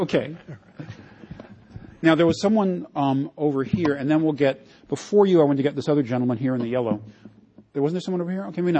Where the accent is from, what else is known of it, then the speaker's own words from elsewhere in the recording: Washington, District of Columbia, United States; when I was a little boy growing up in Washington, D.C., I used to buy these little spiral notebooks at we lived a block from the elementary school